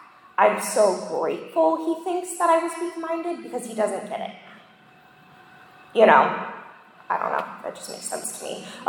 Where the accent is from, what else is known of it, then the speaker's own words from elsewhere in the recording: Akron, Ohio, United States; So I'm originally from Akron, Ohio. For those of you that don't know the significance of Akron, Ohio, keep coming back. Born and raised in Akron, Ohio, typical picture perfect family